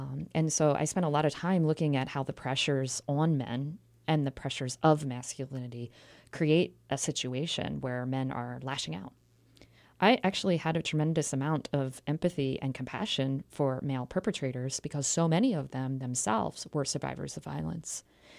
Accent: Philadelphia, Pennsylvania, United States; I really attribute much of my scholarship and professional life to growing up in Philadelphia. I lived in and was in West Philly during the move, which was pretty influential to my childhood.

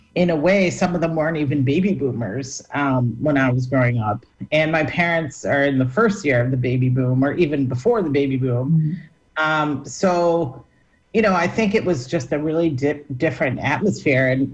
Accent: Northeast, United States; even though, you know, I'm from the Northeast, I'm from a privileged background and everything.

